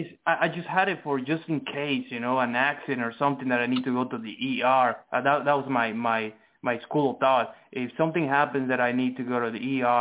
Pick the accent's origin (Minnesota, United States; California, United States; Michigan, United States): California, United States; born there; I was born in California, but I'm not